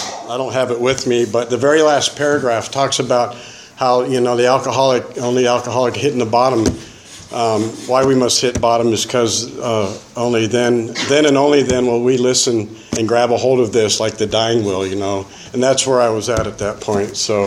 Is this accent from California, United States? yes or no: yes; California, United States; born there; I was born here in California. My grandparents lived here. My parents lived here.